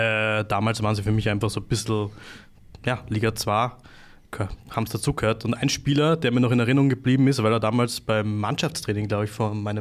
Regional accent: Styria, Austria; weil es genau die Zeit war, wo ich aufgewachsen bin in der Steiermark.

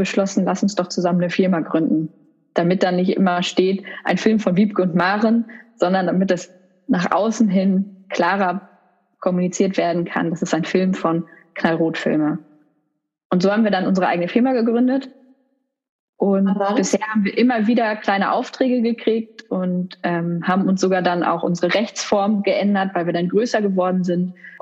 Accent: Essen, North Rhine-Westphalia, Germany; Das ist ein Pflege- und Seniorenheim in Essen, im Ruhrgebiet, wo ich herkomme

